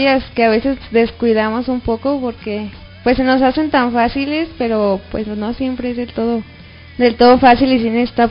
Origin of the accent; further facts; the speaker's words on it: Parral, Chihuahua, Mexico; Soy de Parral, Chihuahua, de la iglesia Maranata, donde se encuentra el hermano Carlos López pastoreando.